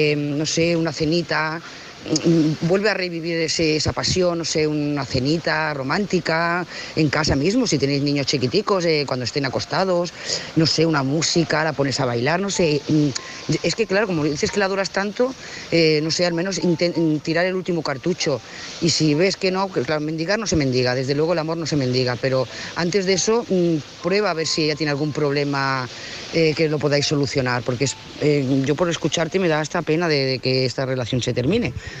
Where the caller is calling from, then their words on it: Lloret de Mar, Catalonia, Spain; de Lloret de Mar